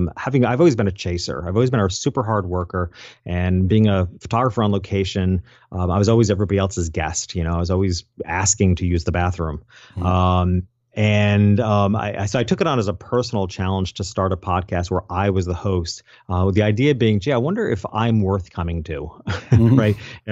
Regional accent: New York, United States; So I was 20 years old when I went into business as a photographer in my hometown, which is in upstate New York.

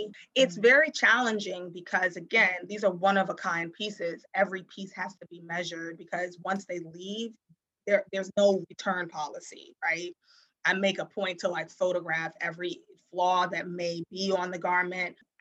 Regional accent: Washington, District of Columbia, United States; From the time that I was little, so I grew up in Washington, D.C.

